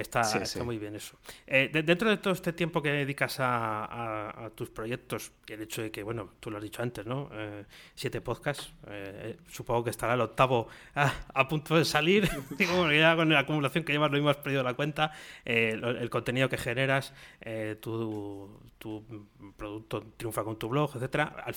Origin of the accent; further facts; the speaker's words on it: Valladolid, Castile and León, Spain; porque somos paisanos, somos de Valladolid, ¿no?